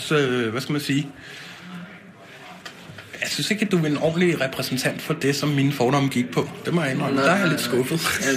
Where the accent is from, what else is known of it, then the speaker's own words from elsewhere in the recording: Roskilde, Zealand, Denmark; Jeg er vokset op på Vestegnen og i Roskilde